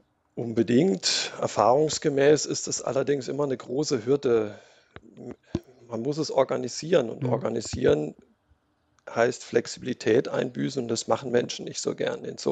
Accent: Baden-Württemberg, Germany; Ich komme aus der Gegend vom Kaiserstuhl.

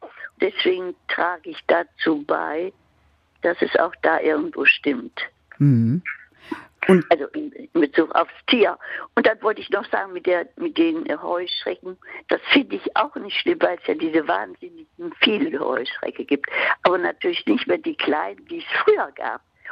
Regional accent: Hesse, Germany; ich bin am Land groß geworden in Hessen

